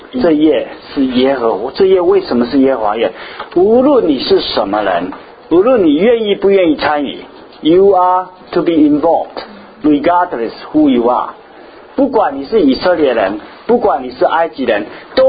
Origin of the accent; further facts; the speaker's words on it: China; 你们知道我们社会上很多节对不对？我们中国人什么节？